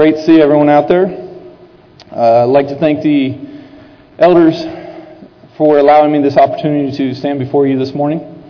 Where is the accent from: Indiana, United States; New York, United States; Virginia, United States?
Indiana, United States; I grew up in Indiana, just like Ken did